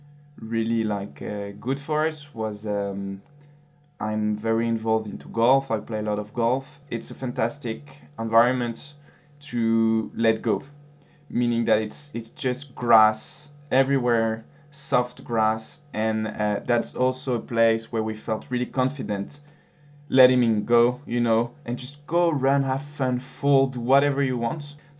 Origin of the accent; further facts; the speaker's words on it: France; English is a second language; And I am the husband of Axel. We are both from France